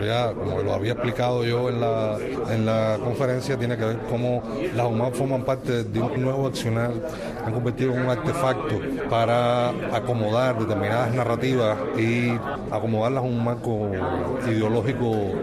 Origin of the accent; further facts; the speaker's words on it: Cuba; como cubano y como intelectual